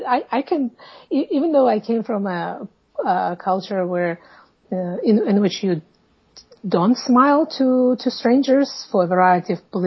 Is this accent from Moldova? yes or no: yes; Moldova; moved away as an adult; also born or lived in Ukraine; now in United States; lived most of my life in the neighboring republic, which was at that time the Soviet Union. It's called Moldova. But about nearly 20 years ago, I came mm-hmm. to the United States